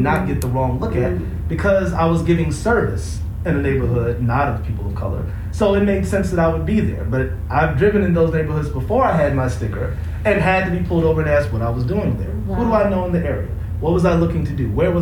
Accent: Chicago, Illinois, United States; because I grew up in Chicago for over half my life.

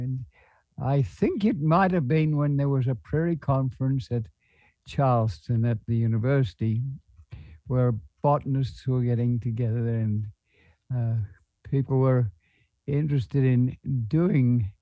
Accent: Australia; And I, as an Australian, got involved

